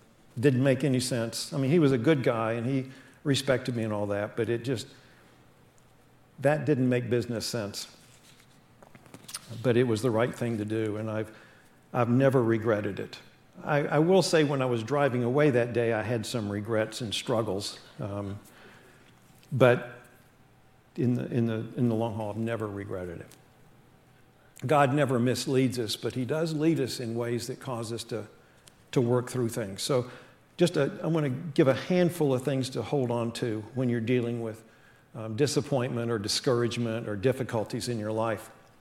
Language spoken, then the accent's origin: English; West Virginia, United States; you know, Clark, I am from West Virginia. We're not known to be the brightest people in the world